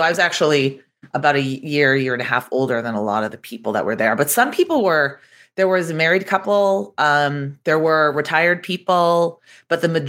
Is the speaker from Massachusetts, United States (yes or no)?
yes; Boston, Massachusetts, United States; I actually took a year after college, and I'm from Boston. I went to Boston University.